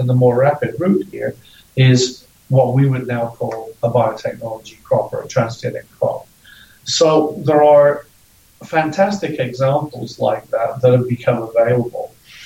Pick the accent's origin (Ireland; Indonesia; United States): Ireland; because I'm Irish.